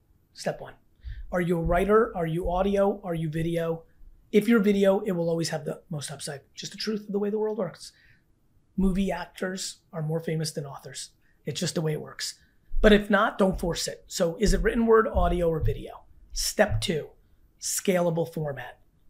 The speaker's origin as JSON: {"language": "English", "region": "New Jersey", "country": "United States", "tie": "born or raised there", "said": "I grew up in Jersey my whole life."}